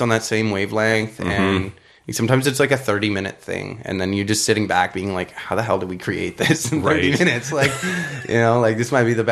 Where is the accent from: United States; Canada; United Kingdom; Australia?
Canada; Hamilton, Ontario; No, actually, I grew up in Hamilton.